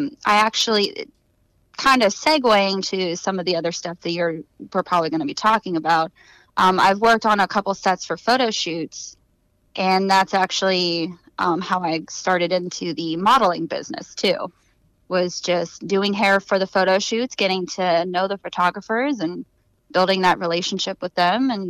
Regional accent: Gibsonia, Pennsylvania, United States; now in Erie, United States; Well, I'm from the Pittsburgh area. I actually grew up in a little suburb north of the city in Gibsonia. But then when I was 18 after high school, I moved up to Erie

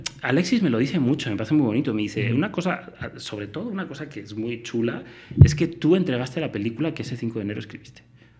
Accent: Pamplona, Navarre, Spain; Llega Navidad, me voy a Pamplona, me voy a mi pueblo, todo bien.

